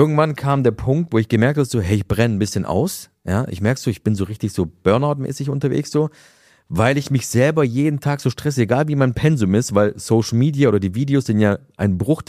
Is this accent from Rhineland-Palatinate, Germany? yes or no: yes; Ludwigshafen, Rhineland-Palatinate, Germany; born there; Nee, ich bin gebürtiger Ludwigshafener. Aber ich habe kroatische Wurzeln, Serbien, Bosnien, also ich komme so aus dem Balkan.